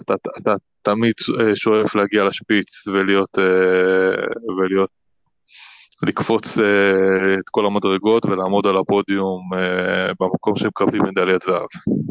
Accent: Ashdod, Southern District, Israel; עכשיו, אני בסוף אשדודי, ויש לי קצת בעיה של שליטה בכעסים

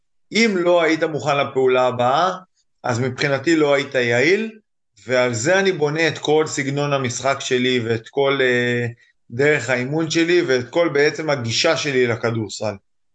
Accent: Northern District, Israel; גדלתי בגליל עליון, בקיבוץ, ואחרי זה באיזה מושבה, ההורים החליטו לעזוב את הקיבוץ

